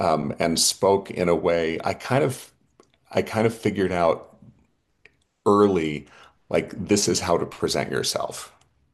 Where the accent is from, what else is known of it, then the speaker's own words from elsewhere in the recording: Utah, United States; born there; I was born in the Salt Lake area to a what I think of as a devout Latter-day Saint family